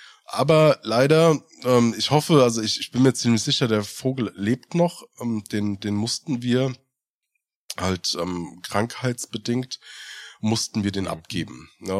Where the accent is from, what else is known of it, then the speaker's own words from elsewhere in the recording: Hesse, Germany; ich komme ja aus dem Rhein-Main-Gebiet